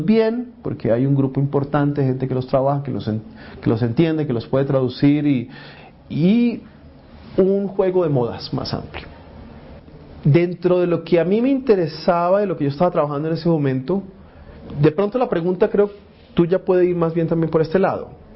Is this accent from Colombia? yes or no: yes; Colombia; siendo colombiano.